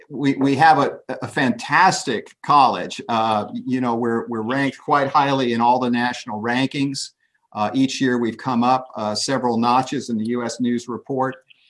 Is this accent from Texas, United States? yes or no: no; California, United States; born there; also born or lived in Alaska; I was born in California. I lived for 3 years on Kodiak Island in Alaska. So I had a very, very adventurous childhood.